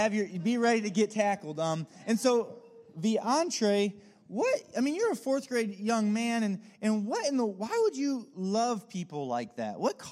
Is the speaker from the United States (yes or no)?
yes; Norwalk, Ohio, United States; also born or lived in Scranton; I was born in Scranton, Pennsylvania, so those Office fans. and then home of the, yeah, Michael Scott and company. And so my dad did his Master's of Divinity there. We moved to Norwalk, Ohio, which is near Sandusky.